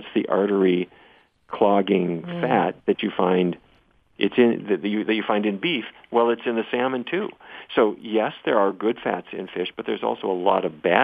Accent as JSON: {"language": "English", "town": "Fargo", "region": "North Dakota", "country": "United States", "tie": "born or raised there", "said": "But I grew up in Fargo, North Dakota."}